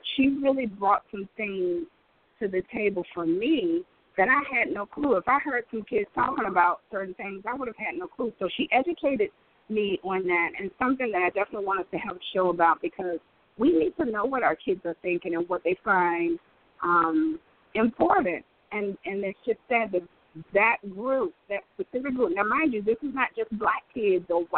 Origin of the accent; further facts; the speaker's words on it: Detroit, Michigan, United States; You from? I'm from Detroit.